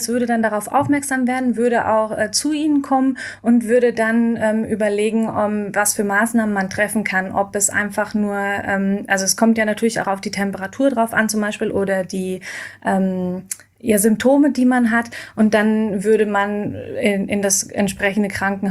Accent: Germany; ich bin auch Deutsche

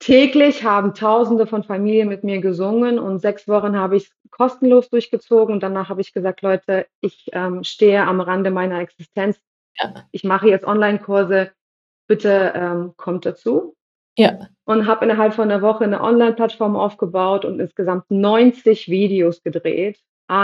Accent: Russia; now in Germany; ich komme ja aus Russland, ich bin Aussiedlerin in Russland, ich bin in den 80er Jahren aufgewachsen

